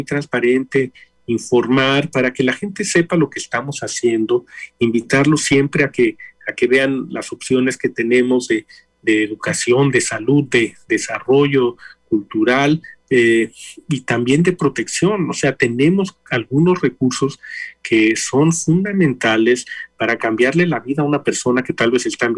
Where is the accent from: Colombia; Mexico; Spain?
Mexico; como comunidad mexicana o hispana, somos muy dados a pelearnos, a chismes, a rencillas